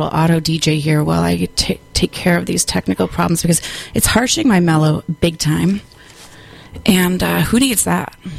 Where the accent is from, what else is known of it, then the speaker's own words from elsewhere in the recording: Minneapolis, Minnesota, United States; which is I'm from Minneapolis originally.